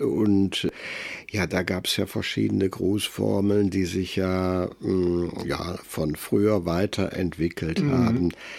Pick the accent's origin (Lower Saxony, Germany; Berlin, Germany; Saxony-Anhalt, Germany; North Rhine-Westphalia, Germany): North Rhine-Westphalia, Germany; das sagte man bei uns in der Nordeifel, wo ich groß geworden bin, auch.